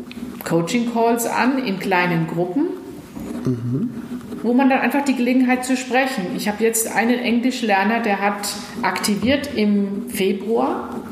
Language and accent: German; West Germany, Germany; Ich bin im Westen groß geworden.